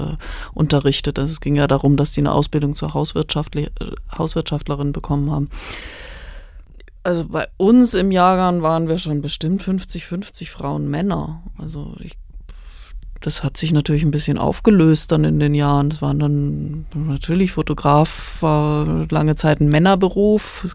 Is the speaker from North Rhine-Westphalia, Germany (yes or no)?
no; Munich, Bavaria, Germany; now in Berlin, Germany; Also ich bin aus München nach Berlin gegangen, da stand auch noch die Mauer